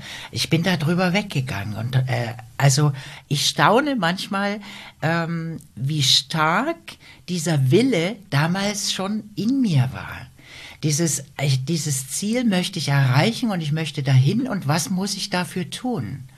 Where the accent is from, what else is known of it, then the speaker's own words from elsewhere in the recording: Großschönau, Saxony, Germany; ich komme zurück nach Großschönau in meinen Heimatort